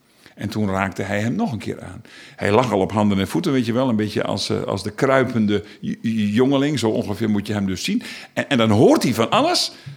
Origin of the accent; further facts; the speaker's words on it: Groningen, Netherlands; Nou, ik kom uit het Grunnerland.